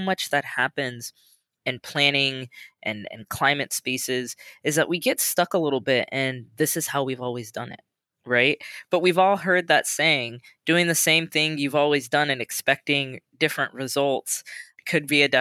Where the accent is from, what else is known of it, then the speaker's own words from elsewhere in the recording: Omaha, Nebraska, United States; now in Los Angeles, United States; You know, when I think about my different experiences growing up in Omaha, going to law school at Stanford and living in the Bay for about 7 years, and then moving down to LA, where I've been since 2012, it's really different.